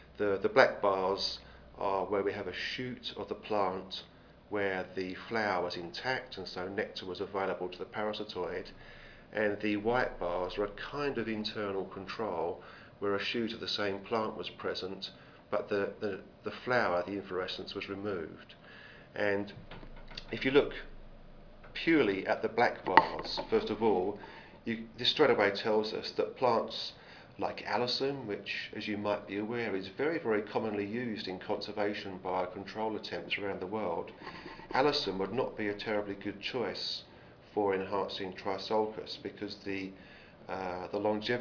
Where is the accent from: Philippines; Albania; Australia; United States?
Australia; I'm actually from Australia, not New Zealand. I work now at Charles Sturt University in New South Wales.